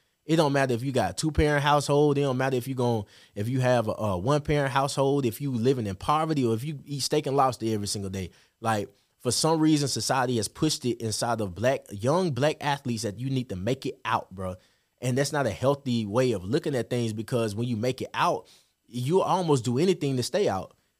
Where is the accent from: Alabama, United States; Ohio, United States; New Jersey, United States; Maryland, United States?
Alabama, United States; Birmingham; It was just different because I'm from Birmingham, Alabama. I didn't realize that there was a world outside of just being a city boy.